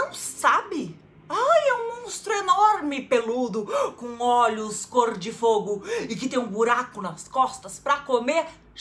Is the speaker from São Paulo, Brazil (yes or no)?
no; Curitiba, Paraná, Brazil; Quer dizer, guri é por minha conta, porque eu sou de Curitiba.